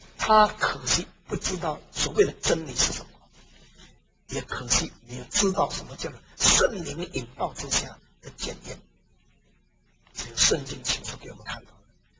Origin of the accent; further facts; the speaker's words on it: Indonesia; 还要问我从印尼来的